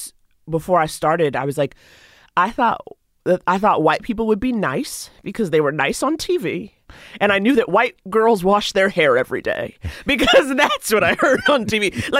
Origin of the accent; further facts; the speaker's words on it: New York, United States; But it's just funny because, like, growing up in New York